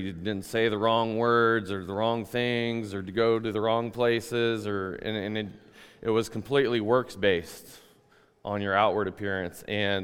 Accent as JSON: {"language": "English", "town": "Longmont", "region": "Colorado", "country": "United States", "tie": "born or raised there", "said": "Just gonna start off from the beginning. I was born and raised in Colorado, in a little town called Longmont, just north of Denver. Was raised in a Christian home."}